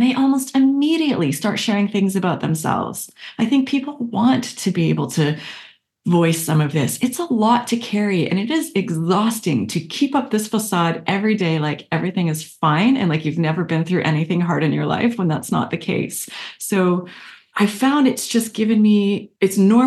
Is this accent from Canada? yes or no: yes; Canada; now in United States; And I'm originally from Canada, but now live in the US.